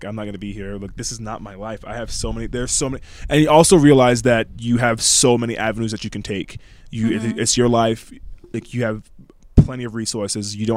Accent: United States; Well, yeah, my family's from Jamaica, but I'm an American

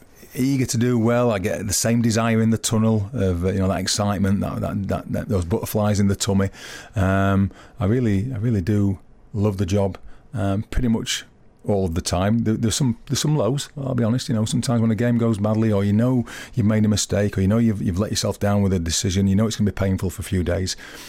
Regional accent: England, United Kingdom; I suppose being English makes that ambition quite difficult to achieve

